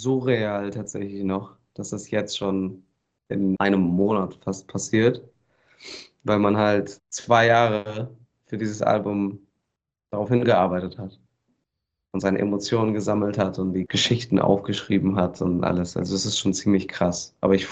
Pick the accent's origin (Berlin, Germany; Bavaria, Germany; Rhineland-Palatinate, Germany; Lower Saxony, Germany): Lower Saxony, Germany; Lohne; Und ich komme ja aus Lohne. Lohne ist ja 99% ist das einfach nur Acker und Feld.